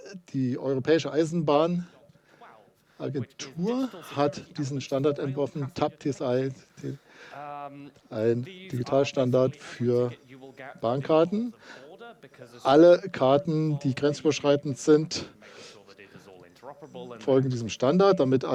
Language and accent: German; Wales, United Kingdom; German is a second language; now in Germany; Also, ich bin aus Wales, was im Vereinigten Königreich liegt, aber ich lebe aktuell in Deutschland.